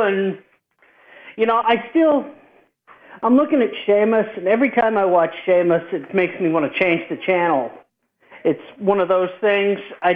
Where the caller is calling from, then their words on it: Arkansas, United States; from Arkansas.